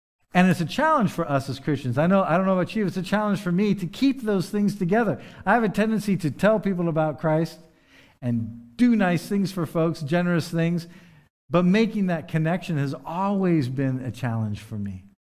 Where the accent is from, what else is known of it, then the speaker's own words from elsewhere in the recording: United States; I have to admit that I'm an American lately.